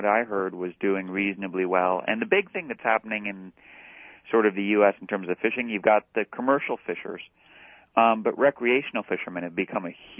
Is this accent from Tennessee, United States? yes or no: no; Santa Barbara, California, United States; So, I mean, I grew up in California. And in the Santa Barbara area